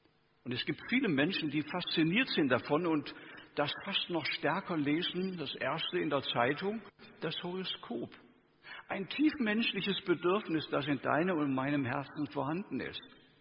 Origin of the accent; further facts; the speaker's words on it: Lower Saxony, Germany; jetzt bringe ich ein Beispiel aus meiner Heimat, der Heide